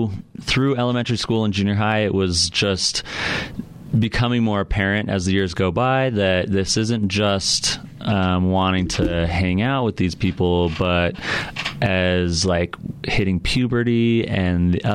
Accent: North Salt Lake, Utah, United States; now in Salt Lake City, United States; Yeah, so born and raised in South Davis County, so went to Woods Cross High School. I'm a Wildcat, and just lived just in North Salt Lake. Moved to Salt Lake City a couple years ago, just lived downtown.

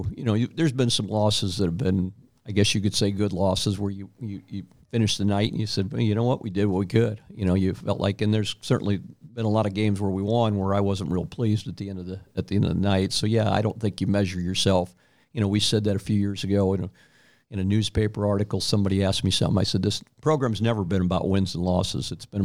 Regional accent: Belleville, Illinois, United States; I grew up in Belleville

